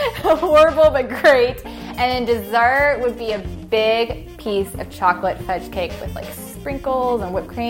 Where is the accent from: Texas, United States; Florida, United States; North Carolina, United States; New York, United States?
Texas, United States; I am 20 years old, and I am from Bambalek, Texas.